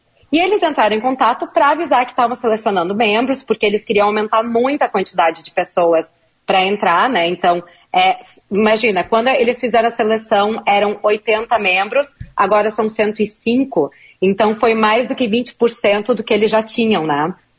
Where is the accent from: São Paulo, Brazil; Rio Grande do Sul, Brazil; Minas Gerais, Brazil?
Rio Grande do Sul, Brazil; Porto Alegre; Eu sou de Porto Alegre mesmo, aham.